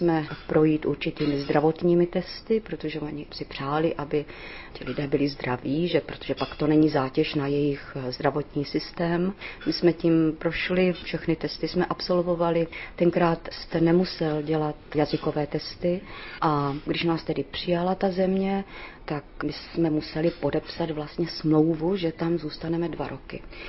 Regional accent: Moravia, Czechia; protože jsem z Moravy, tak já miluju lidové písničky

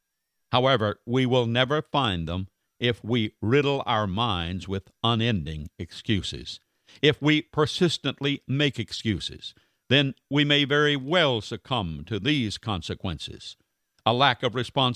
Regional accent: North Carolina, United States; I've previously revealed that I grew up poor in Wilson County, North Carolina.

